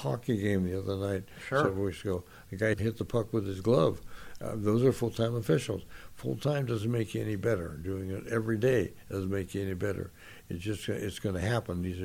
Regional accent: San Gabriel, California, United States; I grew up in San Gabriel, just 4 or 5 miles from the Rose Bowl. I went to Rose Bowl as a little kid.

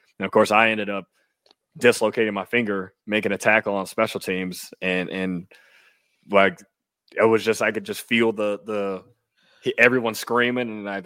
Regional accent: Des Moines, Iowa, United States; I grew up in Des Moines, so a lot of my family was there at the game.

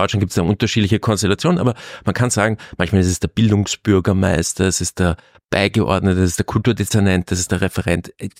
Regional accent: Austria; Das ist für mich als Österreicher ein völlig unmögliches Szenario

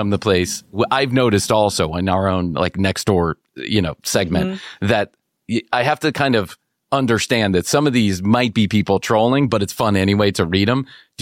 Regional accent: Chicago, Illinois, United States; I get the I grew up in Chicago, right? So I get that kind of Midwest vibe.

